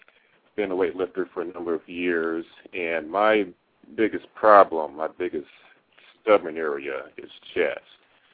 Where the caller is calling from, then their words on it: Detroit, Michigan, United States; Detroit, Michigan.